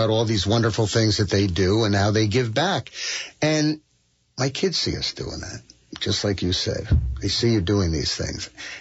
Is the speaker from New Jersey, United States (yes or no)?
yes; Deal, New Jersey, United States; I was never involved with the Orthodox Jews, although I grew up in Deal. You know, we were conservative.